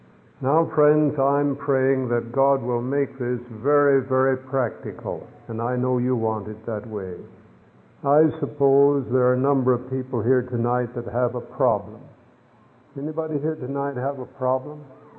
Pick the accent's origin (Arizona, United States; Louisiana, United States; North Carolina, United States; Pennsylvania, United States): Arizona, United States; born there; Yes, I was born in Arizona. My father was born in Arizona.